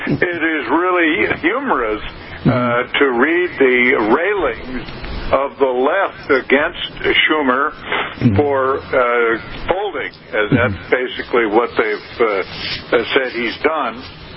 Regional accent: California, United States; And, you know, I'm I'm a native Californian, and we're speaking from California.

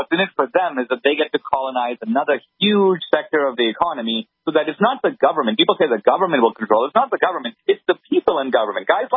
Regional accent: India; First of all, I grew up in India, so I walk into that facility.

